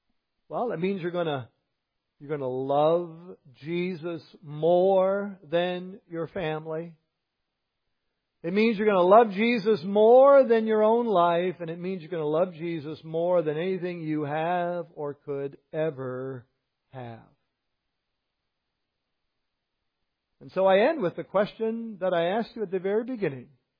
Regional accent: Ontario, Canada; I grew up in Eastern Ontario, as I did. Let's imagine I grew up on the edge of the St. Lawrence River, as I did.

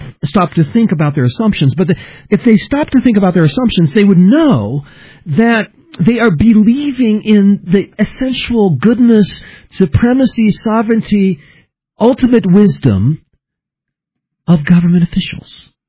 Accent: United States; I probably did. Yeah, I'm an American.

